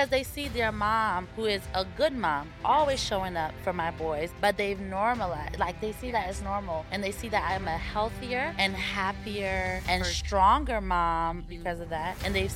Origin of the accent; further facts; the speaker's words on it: Ghana; now in United States; We're both from Ghana.